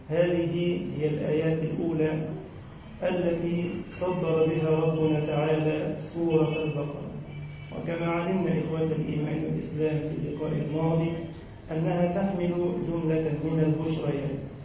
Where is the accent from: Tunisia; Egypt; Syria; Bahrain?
Egypt; اللهم أمن بلدنا مصر الفتن ما ظهر منها وما بطن